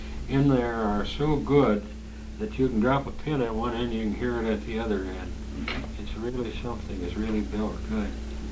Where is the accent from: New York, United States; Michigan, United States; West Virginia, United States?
Michigan, United States; Monroe; And I went in for an interview, and when I told him I was from Monroe, Michigan, we played baseball over there.